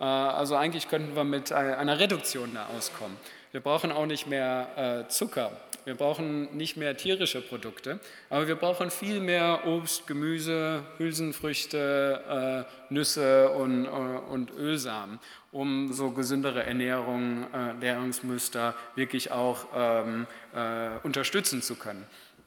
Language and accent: German; North Rhine-Westphalia, Germany; Ich komme eigentlich aus dem Pott